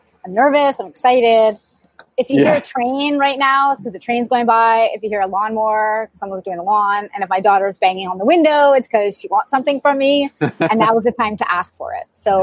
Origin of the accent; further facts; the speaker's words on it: Montreal, Quebec, Canada; So I'm from Montreal, Canada. I'm about actually 20 minutes north of Montreal. I live in a really small town outside of Montreal.